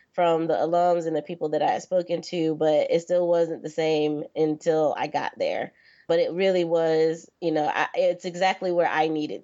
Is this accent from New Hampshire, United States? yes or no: no; Florida, United States; So SCAD was a lot closer to home. I'm originally from Florida.